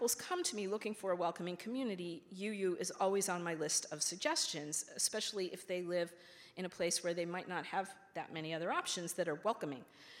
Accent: Boston, Massachusetts, United States; born there; I was born in May of 1961, which happens to be the month of the great merger of Unitarianism and Universalism. And I think that this was fate somehow. I was also born on Beacon Hill, on this corner

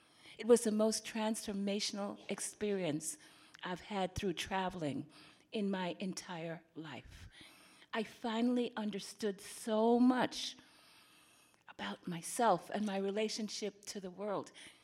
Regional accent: Jamaica; I finally understood, as a Jamaican, some of the little interpersonal stuff with people who looked just like me.

